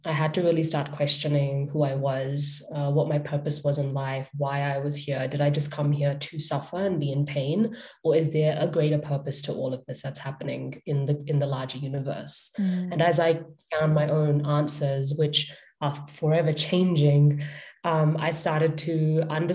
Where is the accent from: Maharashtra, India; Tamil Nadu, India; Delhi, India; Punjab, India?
Punjab, India; I am Indian. I'm part of this particular family system, this particular society. This is my culture. I am Hindu Punjabi.